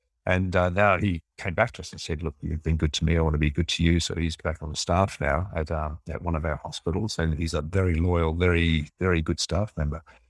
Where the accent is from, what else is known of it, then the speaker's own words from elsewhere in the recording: New South Wales, Australia; also born or lived in England; I'd grown up in a small country town in New South Wales. I'd been to England a few times because I was born in England, but I'd never really experienced a different culture.